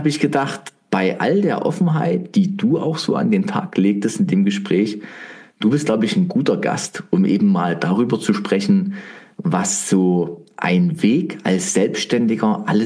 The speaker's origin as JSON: {"language": "German", "town": "Leipzig", "region": "Saxony", "country": "Germany", "tie": "born or raised there", "said": "Zumindest warst du dann in der Stadt, in meiner Heimatstadt Leipzig"}